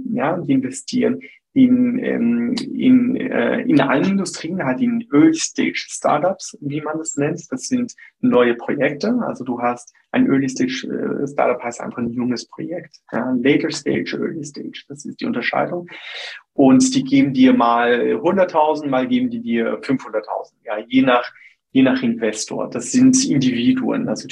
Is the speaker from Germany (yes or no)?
no; Switzerland; also born or lived in Brazil; ich bin zwar gebürtiger Brasilianer, aber in der Schweiz aufgewachsen. Also ich bin Schweiz-Brasilianer